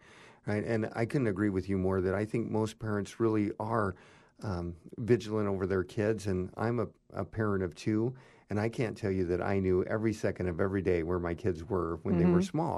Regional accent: Nampa, Idaho, United States; I mean, I hate to admit it, but I grew up in Nampa. I was in those canals.

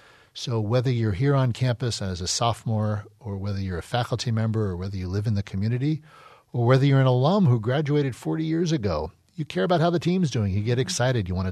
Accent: United States; But, you know, as a kid growing up in America, you're surrounded by sports.

